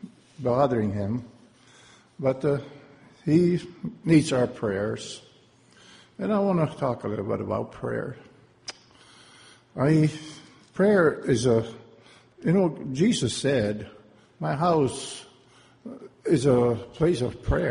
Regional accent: Sydney, New South Wales, Australia; from Sydney.

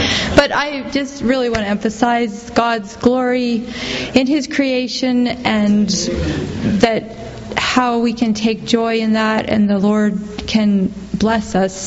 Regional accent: United States; I am so thankful that as an American, I got to see a bald eagle today.

